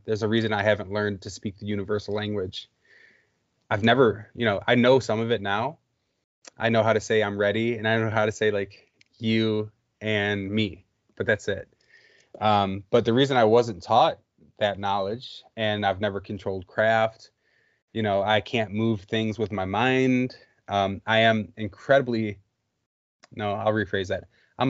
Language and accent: English; Detroit, Michigan, United States; And I grew up in Detroit.